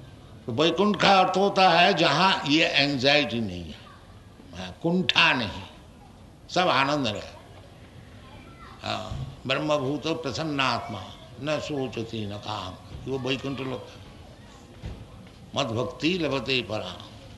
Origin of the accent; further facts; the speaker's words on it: Kolkata, West Bengal, India; Hindi is a second language; हमारा शरीर भी कलकत्ता का है। हिंदी हमारी मातृभाषा भी नहीं है और गुजराती भी बोल नहीं सकता हूँ।